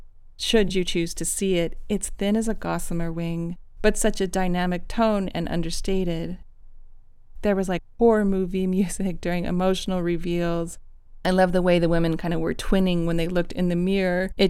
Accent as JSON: {"language": "English", "town": "Las Vegas", "region": "Nevada", "country": "United States", "tie": "born or raised there", "said": "I grew up in the desert. Well, I grew up in Las Vegas, but my dad was in the desert working for the National Science Foundation"}